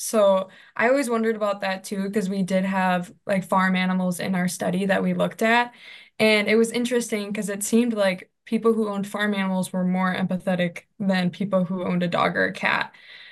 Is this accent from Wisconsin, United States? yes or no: yes; Madison, Wisconsin, United States; I'm really excited because I'm from the Madison area. So it's going to feel like I'm back at home.